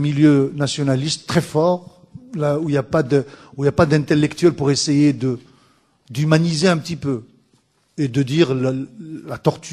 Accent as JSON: {"language": "French", "country": "Algeria", "said": "en tant qu'Algérien, évidemment"}